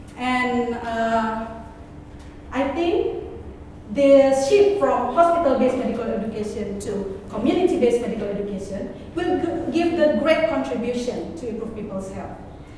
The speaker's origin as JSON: {"language": "English", "region": "Aceh", "country": "Indonesia", "second_language": "English", "said": "I came from Aceh, the disaster-affected area of Indonesia."}